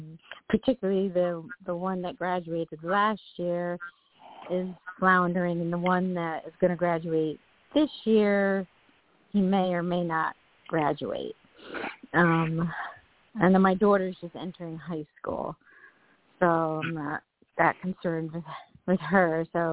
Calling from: LaGrange, New York, United States; I'm calling from LaGrange, New York.

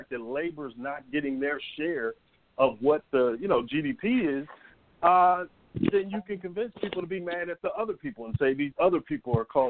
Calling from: Atlanta, Georgia, United States; in Atlanta.

